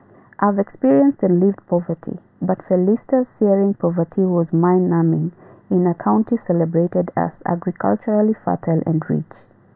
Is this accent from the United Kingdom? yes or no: no; Warirota, Kenya; I grew up in Warirota and went to school with many of these guys, so we interact